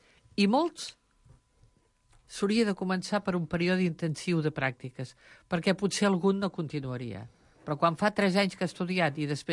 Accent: Banyoles, Catalonia, Spain; jo sóc filla de Banyoles

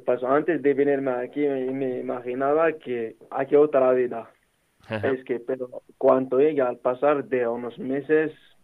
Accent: Morocco; Catalan is a second language; now in Spain; Bueno, soc del Marroc.

